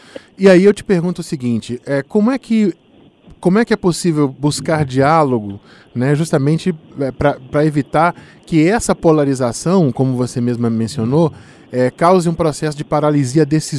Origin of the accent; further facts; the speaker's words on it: Minas Gerais, Brazil; eu sou mineiro, também fico muito feliz com gente bacana de Minas chegando aqui